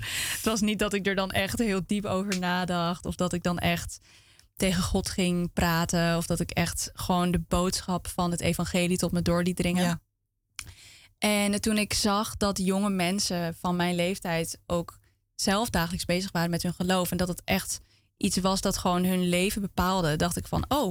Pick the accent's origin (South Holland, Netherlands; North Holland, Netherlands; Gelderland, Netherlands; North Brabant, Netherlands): North Holland, Netherlands; Amsterdam; ik ben zelf niet opgegroeid in de Molukse wijk. Ik ben in Amsterdam opgegroeid.